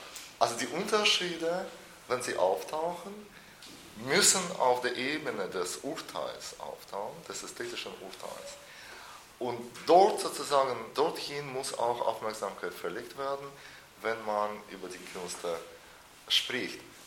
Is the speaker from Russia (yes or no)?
yes; Russia; now in Germany; in Russland, wo ich herkomme